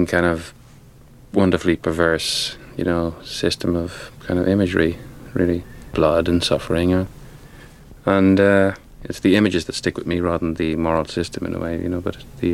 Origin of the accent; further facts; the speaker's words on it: Dublin, Leinster, Ireland; also born or lived in Roscommon; I mean, my father, we came from Roscommon, a small farm in Roscommon. He just moved to Dublin, you know, when I was born, you know, so that this kind of peasant thing is still quite strong, and even if you grew up in Dublin.